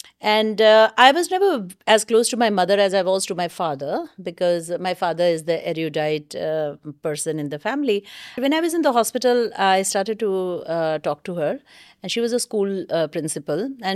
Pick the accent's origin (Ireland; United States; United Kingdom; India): India; Bihar; I grew up in Bihar.